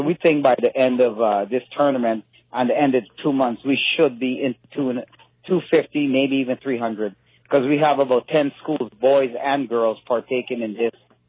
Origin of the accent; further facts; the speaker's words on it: Ottawa, Ontario, Canada; growing up in Canada, in Ottawa, you know, I had sneakers.